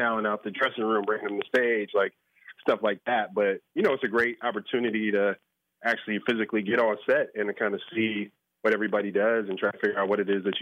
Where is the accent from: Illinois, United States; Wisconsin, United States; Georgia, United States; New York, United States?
Illinois, United States; Chicago; football growing up in Chicago was kind of that for me.